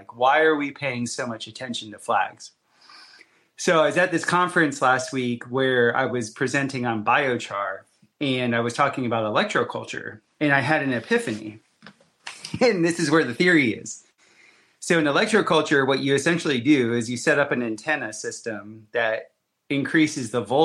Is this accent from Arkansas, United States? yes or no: no; Florida, United States; And usually the flagpoles that I grew up with in Florida, they would always have some sort of ornamental thing on the top of the flagpole.